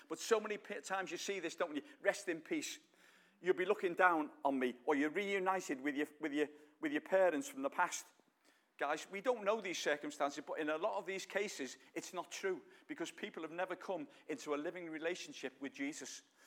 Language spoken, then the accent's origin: English; United Kingdom; And we're British, we're a bit like that.